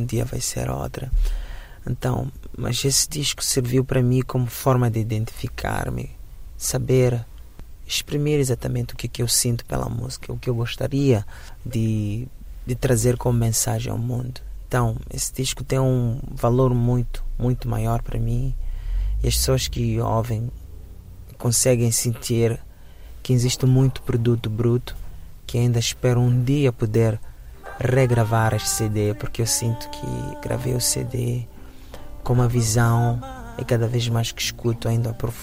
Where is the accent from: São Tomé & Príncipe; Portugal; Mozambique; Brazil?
Mozambique; now in United States; Ou com orgulho maior do que eu tinha quando vivia em Moçambique.